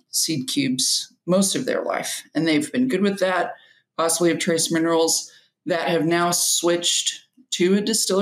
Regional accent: Midland, Texas, United States; So I'm originally from Midland. My high school years were spent there, and it's pretty dry. It's pretty hot.

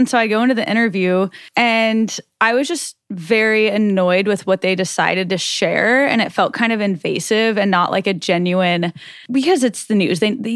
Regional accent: Nebraska, United States; I was like, yeah, I'm from Nebraska, but I'm not giving him context to my entire life.

